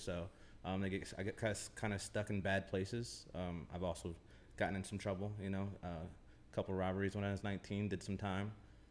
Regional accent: Iowa, United States; So I'm from Iowa, just a little small town boy. I grew up in foster care, actually. So I moved around a lot.

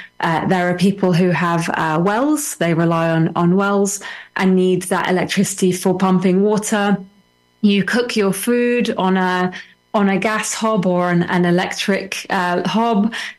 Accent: Baghdad, Baghdad Governorate, Iraq; I was born in Baghdad in Iraq, and I remember having power cuts when I was growing up.

